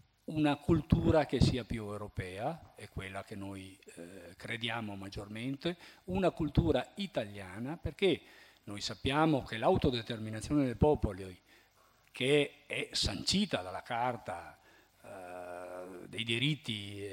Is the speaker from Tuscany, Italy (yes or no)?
no; Veneto, Italy; Noi siamo veneti, facciamo parte del popolo italiano